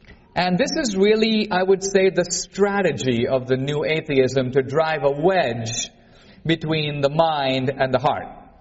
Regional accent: India; When I was a kid growing up in India, we learned a proverb

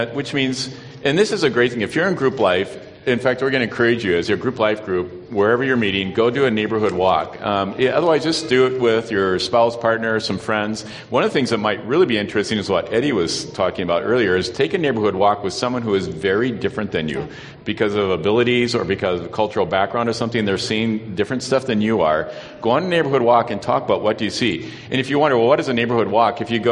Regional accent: Texas, United States; I'm from Texas. How would I know?

